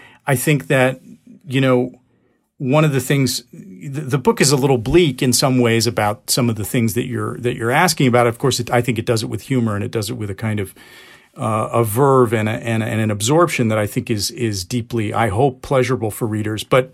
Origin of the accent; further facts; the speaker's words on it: United States; I was born here and raised here and basically American.